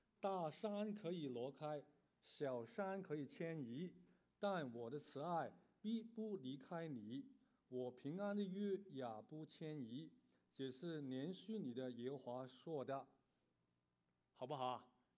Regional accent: Canada; Chinese is a second language; also born or lived in Hong Kong; 虽然我爸爸是山东人，但是我妈妈是广东人啊。我在香港出生，我在加拿大长大，所以我的国语不灵光

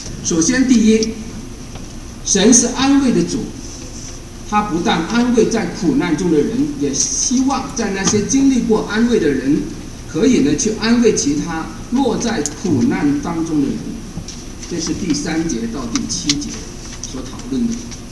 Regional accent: Canada; 其实包括我们加拿大人，

